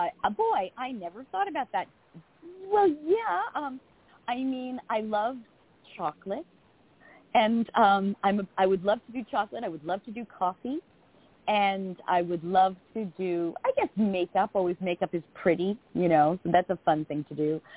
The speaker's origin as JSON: {"language": "English", "region": "New York", "country": "United States", "said": "And I talk like this, so don't be confused. I'm a woman from Long Island."}